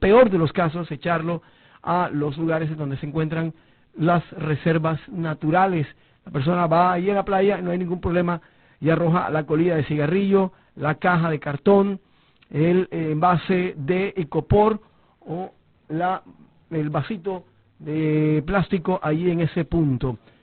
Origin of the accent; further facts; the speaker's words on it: Barranquilla, Atlántico, Colombia; now in Santa Marta, Colombia; Yo lo digo que soy barranquillero, he encontrado aquí realmente un verdadero paraíso terrestre.